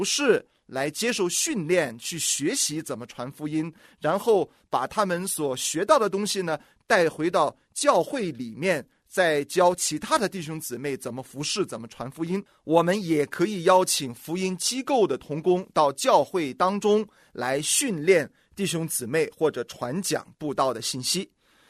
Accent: China; 而我们中国人呢，对我们中国人来讲呢，吃饭是很重要的。

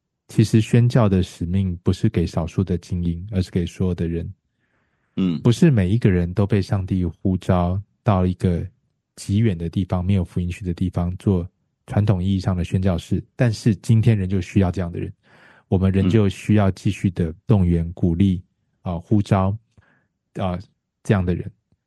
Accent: Taiwan; 我从小在台湾长大嘛

